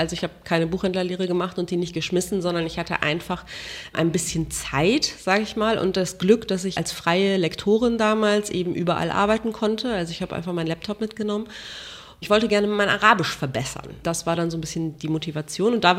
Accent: Germany; Ich schreibe auf Deutsch, ich bin Deutsche, meine Mutter ist Deutsch, ich habe irgendwie hier studiert.

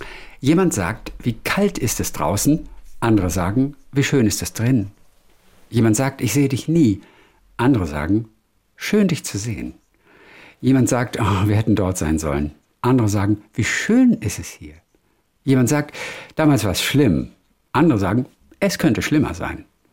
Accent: Northern Germany, Germany; moved away; ich komme aus Norddeutschland.

